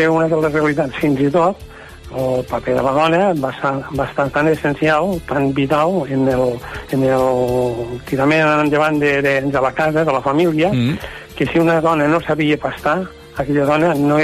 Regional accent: Puiggròs, Catalonia, Spain; Cal dir que a Puiggròs, per exemple, al meu poble, jo recordo que hi havia 2 forns

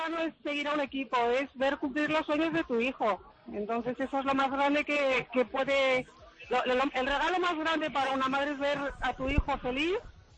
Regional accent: Spain; me siento española como mi hijo. Al margen de política, es la bandera de nuestro país.

